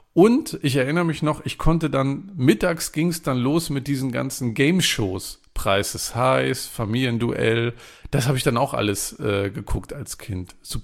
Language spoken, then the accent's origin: German; East Germany, Germany; ich bin ja in der DDR groß geworden